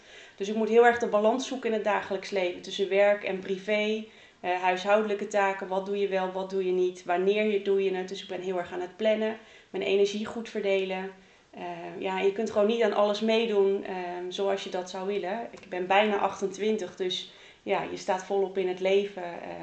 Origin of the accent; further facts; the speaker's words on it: Zeist, Utrecht, Netherlands; born there; now in Ommen, Netherlands; Ik woon in Ommen. Geboren in Zeist.